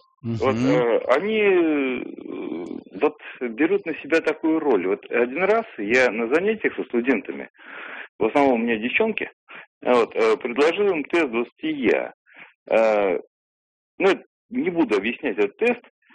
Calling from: Saratov, Saratov Oblast, Russia; Я звоню из Саратова.

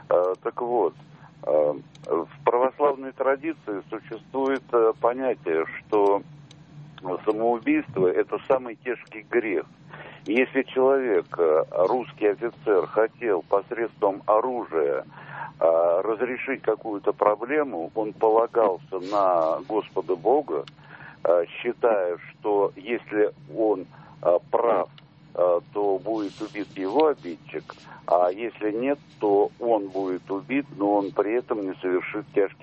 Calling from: Moscow, Russia; я из Москвы.

